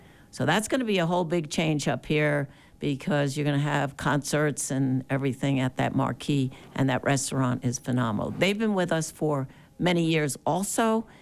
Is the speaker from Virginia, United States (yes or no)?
yes; Virginia, United States; Glad to be here this morning. I'm here from Virginia, so.